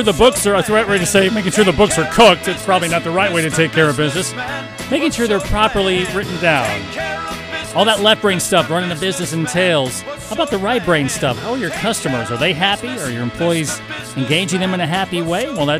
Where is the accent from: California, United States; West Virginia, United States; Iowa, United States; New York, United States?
Iowa, United States; Cambridge; this is close to my hometown of Cambridge, the Ballard High School Community School District area.